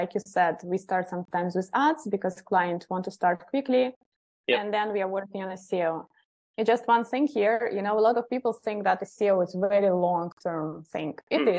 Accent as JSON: {"language": "English", "country": "Russia", "said": "I'm from Russia."}